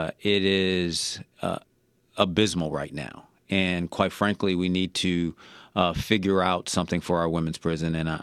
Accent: Buffalo, New York, United States; I come from Buffalo, New York, born and raised there.

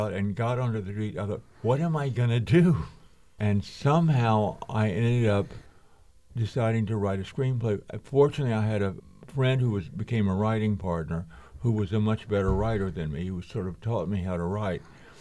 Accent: Dallas, Texas, United States; also born or lived in Waxahachie; I was born in Oak Cliff and raised both in Oak Cliff and then briefly in University Park and moved to Waxahachie when I was about 12 years old. And I grew up with the stories of Bonnie and Clyde, as everybody did in Texas at that point.

